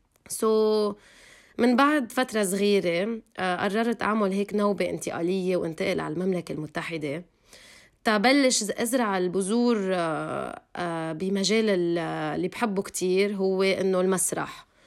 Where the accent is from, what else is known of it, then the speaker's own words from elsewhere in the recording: Lebanon; first language Armenian; Arabic is a second language; بحكي الأرمني مع أهلي أكتر شي بالبيت، ومشان هيك هو اللغة اللي كان أكتر شي طبيعي لألي أحكي. سو كبرت بلبنان